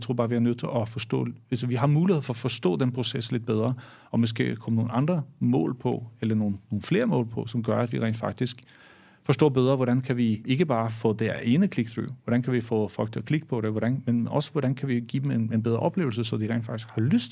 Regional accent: Norway; now in Denmark; internationalt eller her i Danmark, eller også i Norge, hvor jeg kommer fra

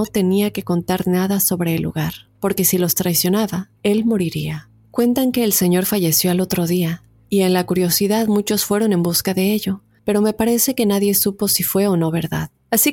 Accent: Tulancingo, Hidalgo, Mexico; Yo soy de Tulancingo, Hidalgo, México. Una ciudad vieja, ya que cuenta con asentamientos prehistóricos y se cree que son muy viejos.

